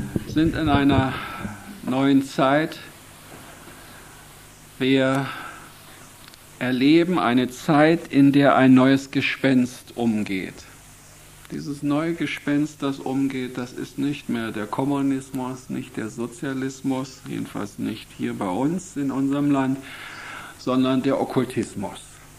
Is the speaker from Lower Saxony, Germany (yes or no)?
yes; Hanover, Lower Saxony, Germany; ich komme aus Hannover, das ist die Weltausstellung.